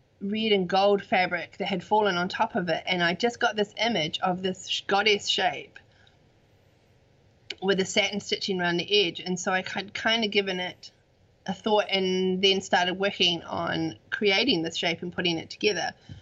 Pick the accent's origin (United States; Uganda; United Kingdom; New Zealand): New Zealand; I am a witch from New Zealand, and I create magical art.